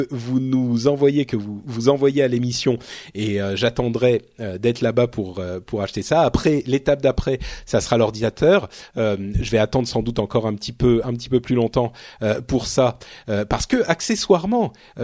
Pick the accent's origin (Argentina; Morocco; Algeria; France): France; Paris, Île-de-France; born there; moi je suis un parisien né, je suis un parigot tête de veau moi.